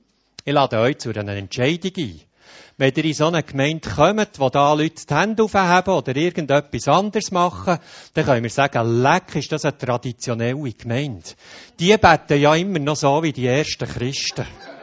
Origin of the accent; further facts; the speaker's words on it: Bern, Switzerland; Mir persönlich ist die Sprache vom Sprachengebet als Berner so eine Hilfe geworden.